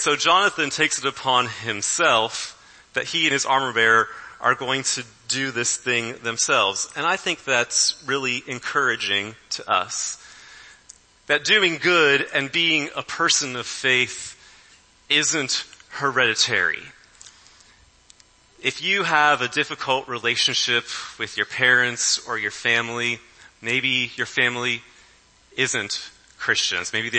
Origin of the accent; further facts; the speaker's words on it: West Virginia, United States; which my mom always appreciated that line since I'm from West Virginia.